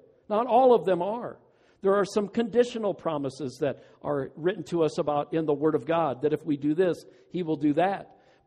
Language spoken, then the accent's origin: English; Midwest, United States; I came from the Midwest. When they said it's going to rain, it was going to rain.